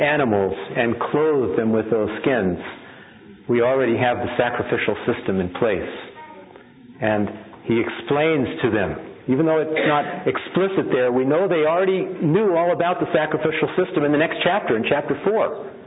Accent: California, United States; And so I grew up in California and pastored in Arizona

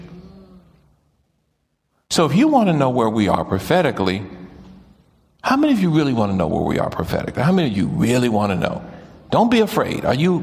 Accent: the South, United States; See, I'm originally from the South and now I'm living in the South.

